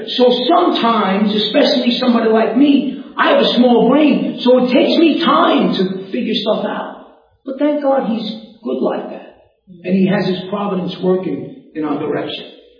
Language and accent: English; New York, United States; accent: New York; because of my accent. Because that's why sometimes people are listening. They hear the guy in New York accent.